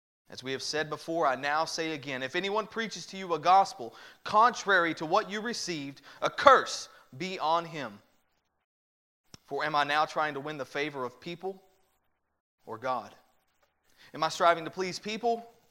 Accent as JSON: {"language": "English", "town": "Louisa", "region": "Kentucky", "country": "United States", "tie": "born or raised there", "lives_now": "Louisville, United States", "said": "I came from Eastern Kentucky. Came from a small town called Louisa, Kentucky. I was born and raised there and spent many of my years in that area."}